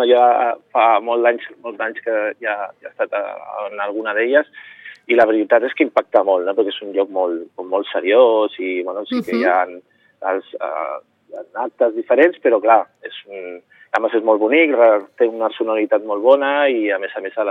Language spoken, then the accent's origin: Catalan; Catalonia, Spain; Nosaltres som catalans.